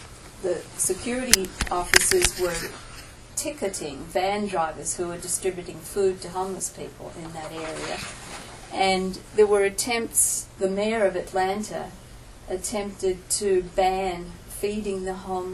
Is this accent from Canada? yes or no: no; Sydney, New South Wales, Australia; I'm from Sydney, and I sort of know the mentality about sport.